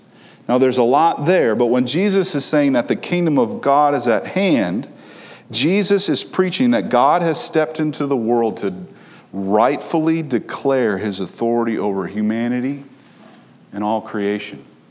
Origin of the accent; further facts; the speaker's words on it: Minnesota, United States; For example, I grew up in Minnesota, and I've been working on hiding my vowels for a long time. But it's true. I'm from Minnesota.